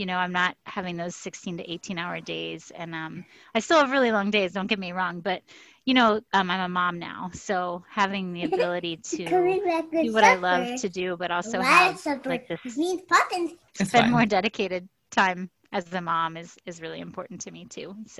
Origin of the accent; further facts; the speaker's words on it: Anna Maria Island, Florida, United States; I was born in Florida on Anna Maria Island, and I was on the water a lot as a little kid.